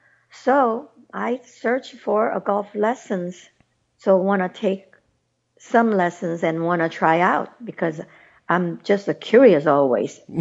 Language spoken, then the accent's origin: English; South Korea; English is a second language; I have seven. So total 8 include me.